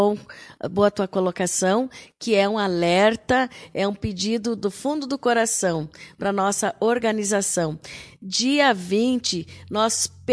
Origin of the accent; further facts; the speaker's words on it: Rio Grande do Sul, Brazil; tendo essa possibilidade de um dia só como todos nós somos gaúchos